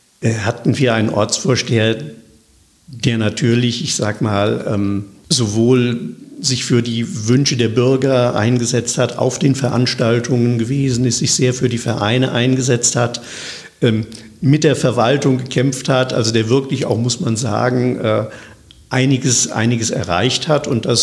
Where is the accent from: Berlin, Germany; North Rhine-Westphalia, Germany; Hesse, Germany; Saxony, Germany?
Hesse, Germany; Wiesbaden; ich bin ja nun gebürtiger Wiesbadener.